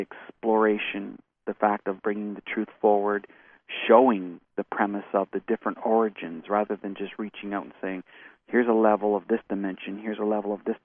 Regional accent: Sarnia, Ontario, Canada; This is my hometown. I lived here all my life, and there were gallows at one time.

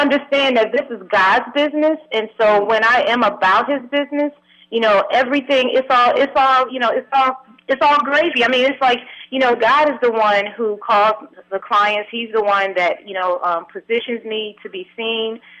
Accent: New York, United States; And so, you know, I'm from New York, so I said, yes, it is.

